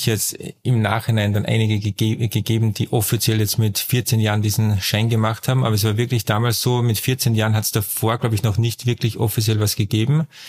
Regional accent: Werfenweng, Salzburg, Austria; also born or lived in Vienna; Und das ist jetzt meine Heimat. Also ich sage eigentlich, das ist meine Heimat, Werfenweng, weil ich die ersten 4 Jahre Wien, ich bin dort gerne, dass ich meine Verwandten besuche, aber ich bin halt ein Bergmensch

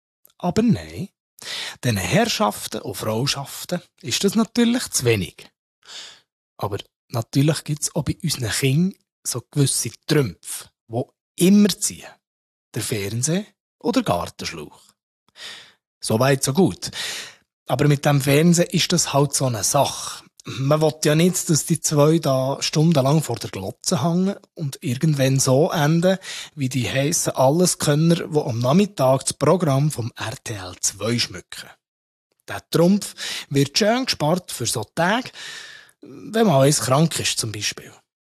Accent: Switzerland; Ist es aber bei uns in der Schweiz ja nicht immer so viel warm, dass man draussen mit Wasser spielen und rumsauen.

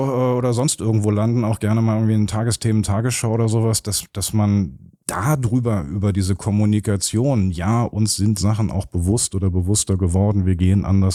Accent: Berlin, Germany; born there; als gebürtiger Berliner

